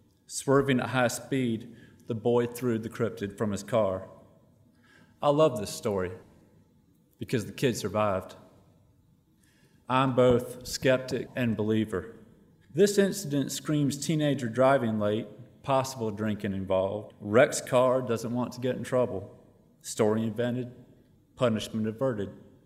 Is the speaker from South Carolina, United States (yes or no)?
yes; Bishopville, South Carolina, United States; I'm from Lee County, South Carolina, Bishopville, home of the Lizard Man.